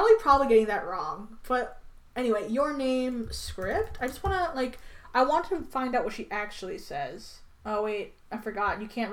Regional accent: Detroit, Michigan, United States; Born and raised in South Detroit.

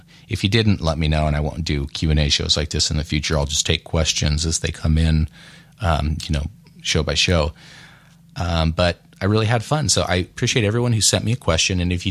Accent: Oregon, United States; born there; So my parents are from South Dakota. I was born in Oregon. So my family moved to Oregon. I was born here. So I'm not necessarily from the Midwest

